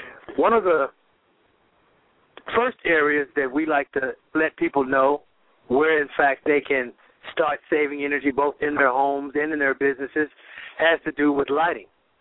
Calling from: Raleigh, Texas, United States; I'm calling from Raleigh, Texas

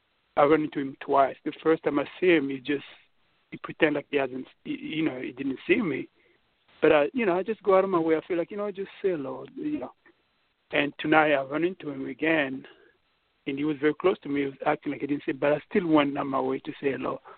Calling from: New York City, New York, United States; New York City.

